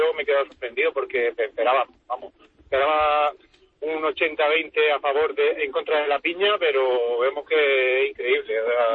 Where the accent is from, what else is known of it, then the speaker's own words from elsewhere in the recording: Murcia, Region of Murcia, Spain; Yo de Murcia, Murcia Capital.